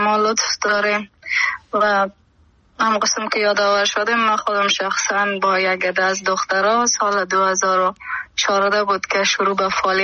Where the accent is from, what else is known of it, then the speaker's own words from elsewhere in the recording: Herat, Afghanistan; من از هرات باستان خانه ممون جبو زندگی میکردم اهل هرات هستم همون قسم که بجریان هستیم مردم شریف هرات بسیار مذهبی تر نسبت به دیگه ولایات و قید ترن.